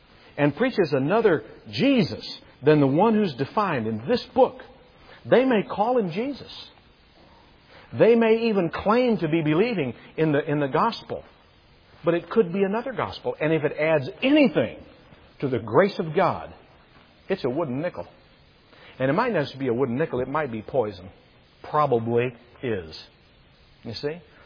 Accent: Kentucky, United States; I was born and raised in Kentucky and we talk different up there, okay?

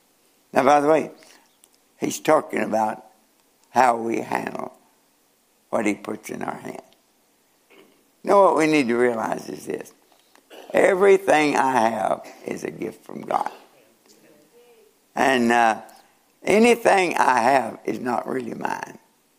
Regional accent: Norton, Kentucky, United States; born there; I was born in 1933 in Norton, Kentucky, to a coal miner. My dad was a coal miner.

